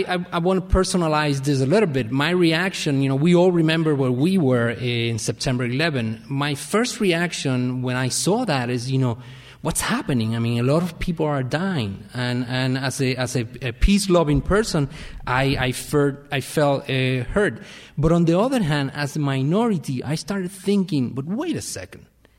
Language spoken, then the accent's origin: English; Puerto Rico; I'm originally from Puerto Rico